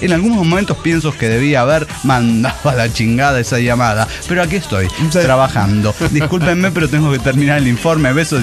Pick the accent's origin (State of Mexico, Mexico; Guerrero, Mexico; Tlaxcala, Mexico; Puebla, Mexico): Tlaxcala, Mexico; now in Playa del Carmen, Mexico; yo vivo en Playa del Carmen y escuché que hay desintegrados por acá, aunque originalmente soy de Tlaxcala, que sí existe